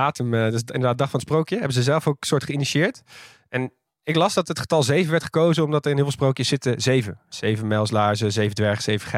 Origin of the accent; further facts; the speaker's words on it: Amersfoort, Utrecht, Netherlands; Maar dus ook van Amersfoort, waar ik vandaan kom.